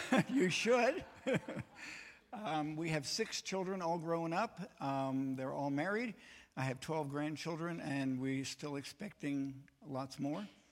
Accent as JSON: {"language": "English", "region": "Quebec", "country": "Canada", "tie": "born or raised there", "said": "I am Canadian. I grew up in French Quebec, so I speak French and I speak English and I'm learning Russian."}